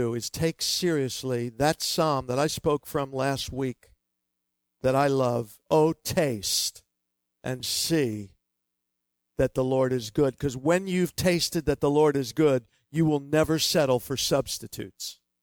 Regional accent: Miami, Florida, United States; But I grew up in Miami where they have real delis and where you need a wheelbarrow to take the sandwich to your car.

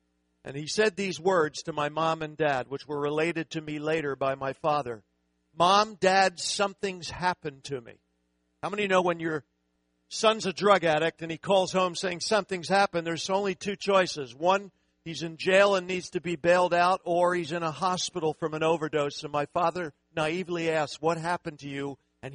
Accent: Philadelphia, Pennsylvania, United States; But I grew up in Philadelphia in a Jewish home. Grew up learning about my faith.

